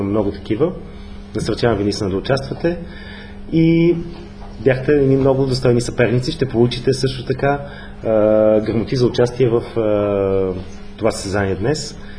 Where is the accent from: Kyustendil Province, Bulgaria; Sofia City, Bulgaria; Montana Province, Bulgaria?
Sofia City, Bulgaria; Sofia; Сега аз като софиянец тук мога малко да скръцам с зъби